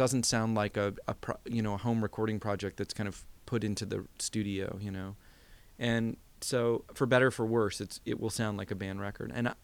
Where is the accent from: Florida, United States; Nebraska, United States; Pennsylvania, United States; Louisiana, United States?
Florida, United States; Gainesville; also born or lived in Jacksonville, United States; I mean, I grew up in Gainesville, Florida, in Jacksonville, Florida.